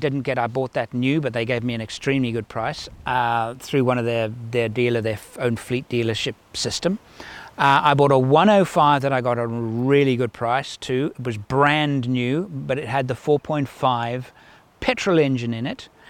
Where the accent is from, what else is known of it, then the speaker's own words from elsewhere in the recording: Cape Town, Western Cape, South Africa; On a trip from my hometown in Cape Town to a place called George, which is east, 6 hours